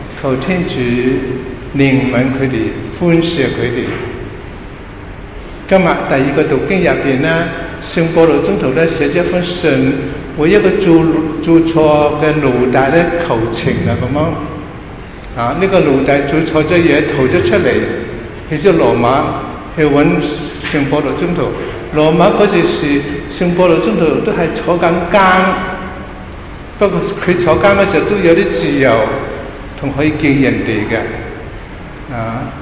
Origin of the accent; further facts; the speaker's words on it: Hong Kong; 呢个就是我哋香港人现在要争求、争取的地方啦。